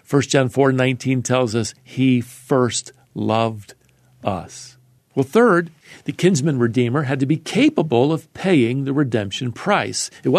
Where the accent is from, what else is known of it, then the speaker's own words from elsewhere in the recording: Norfolk, Virginia, United States; My grandmother, on my mother's side, lived in my hometown of Norfolk, Virginia.